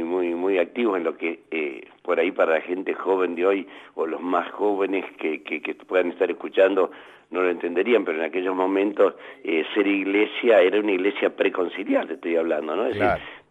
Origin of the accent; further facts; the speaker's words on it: Lomas de Zamora, Buenos Aires Province, Argentina; born there; yo nací en Lomas de Zamora.